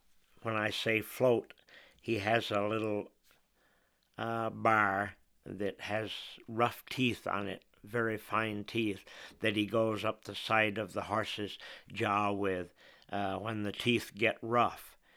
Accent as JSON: {"language": "English", "town": "East Warren", "country": "United States", "tie": "born or raised there", "said": "When I was growing up in East Warren, as I said before, the Fullers lived just over the hill."}